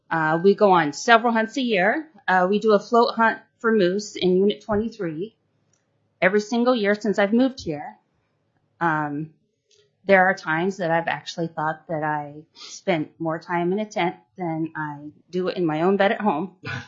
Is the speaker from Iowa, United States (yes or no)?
yes; Iowa, United States; now in Alaska, United States; I am originally from Iowa, and I grew up, my father hunted to put meat on the table.